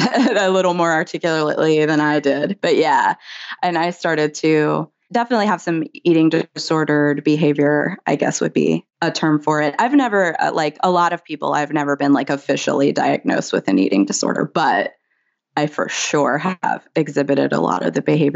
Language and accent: English; the South, United States; And I grew up in the South too, which was like, there's a ton of fried food in the South, a ton of seafood